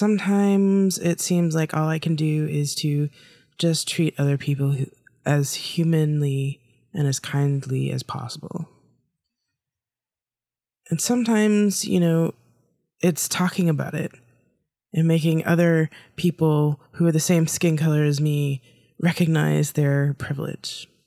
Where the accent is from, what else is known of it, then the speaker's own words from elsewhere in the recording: New Hampshire, United States; You know, I grew up with a certain amount of racism. I grew up in New Hampshire. I grew up with a certain amount of learned racism.